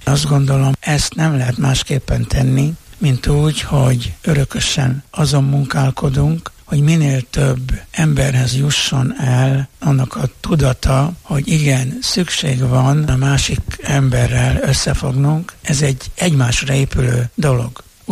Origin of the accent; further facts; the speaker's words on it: Farád, Győr-Moson-Sopron, Hungary; Az én szülőföldem, ha visszatekintek a gyerekkoromra, az nem más, mint a szülőfalu Farád, a hanság fara vége.